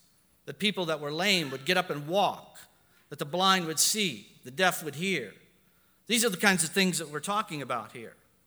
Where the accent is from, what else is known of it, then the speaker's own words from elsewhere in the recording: Ohio, United States; now in Pittsburgh, United States; I was scattered here from Ohio. I came from Ohio. I've been in Pittsburgh for 18 years. I am a Pittsburgher.